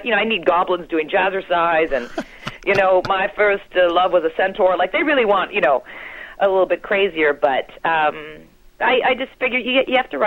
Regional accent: Canada; And I am Canadian

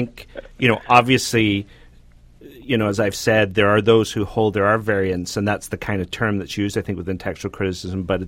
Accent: United Kingdom; I grew up in Britain, so we don't typically hold to an inerrancy.

